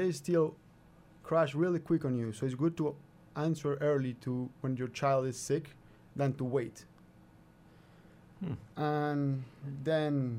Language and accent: English; Colombia; You know, I come from Colombia, where vaccination is still a problem and these diseases still happen.